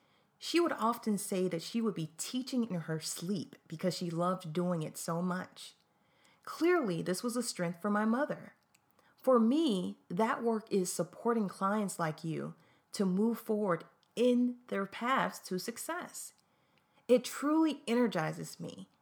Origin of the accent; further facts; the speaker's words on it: Tennessee, United States; would later graduate from Tennessee State University, which is a great school and is located in my home state